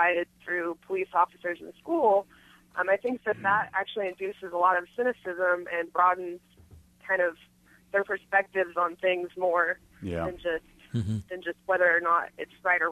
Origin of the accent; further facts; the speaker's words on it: Lawrence, Kansas, United States; I hail from Lawrence, which is the only municipality in Kansas, I believe, that actually has marijuana decriminalized.